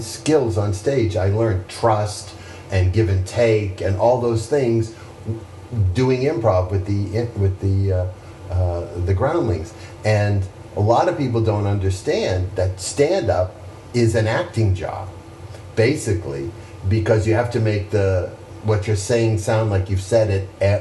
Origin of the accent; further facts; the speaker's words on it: Boston, Massachusetts, United States; Yeah, no, I'm from Boston.